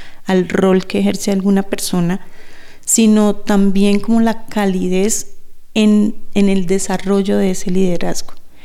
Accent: Piedecuesta, Santander, Colombia; soy de Santander. Uh-huh. Específicamente me crié en un pueblo llamado Piedecuesta, que queda muy cerca de Bucaramanga, pero pues es un pueblo bastante acogedor

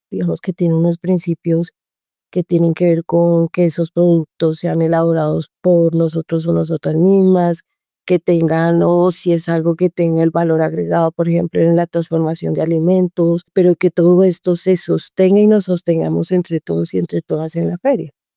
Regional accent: Bogotá, Colombia; born there; now in Zipaquirá, Colombia; yo vivo en Zipaquirá y es allí donde se desarrolla la quebrada del Amuladero. Nací en Bogotá, pero vivo en Zipaquirá ya hace la mitad de mi vida. Son más o menos ya 25, 26 años que vivo acá.

